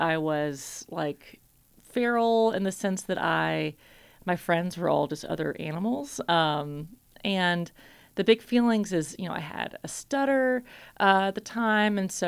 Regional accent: Mississippi, United States; This show is about growing up in Mississippi, in the woods of Mississippi.

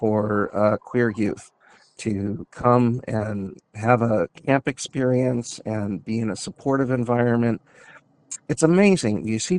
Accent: Anchorage, Alaska, United States; I was very lucky when I grew up in Anchorage, Alaska, and I came into my own identity as a bisexual man.

